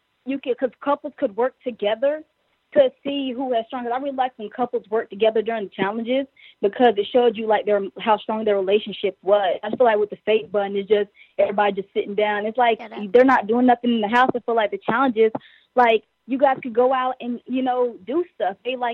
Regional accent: Fayetteville, North Carolina, United States; And I'm from Fayetteville. I'm from North Carolina.

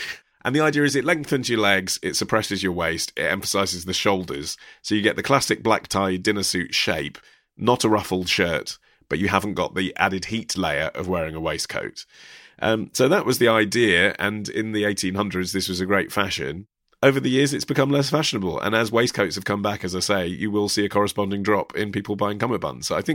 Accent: United States; I can't because I'm American.

